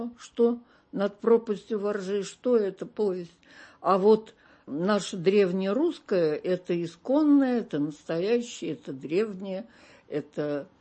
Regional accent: Moscow, Russia; я из Москвы, а она из Софии.

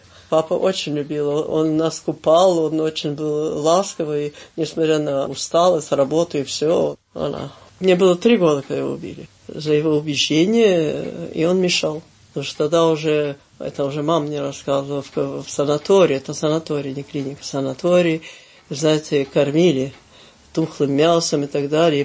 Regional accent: Kharkiv, Kharkiv Oblast, Ukraine; born there; В Харькове.

